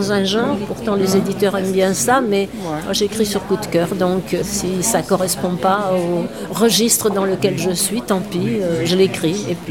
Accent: France; now in Aquitaine, France; j'ai écrit sur ma région d'origine, qui est la vallée de la Saône, sur l'Aquitaine où je vis depuis très très longtemps et que je connais même mieux que ma région d'origine

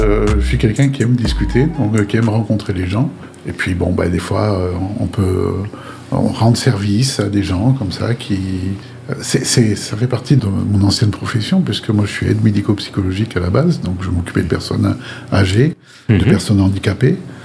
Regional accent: Paris, Île-de-France, France; born there; je suis né à Paris par accident. Mon père travaillait au Cameroun.

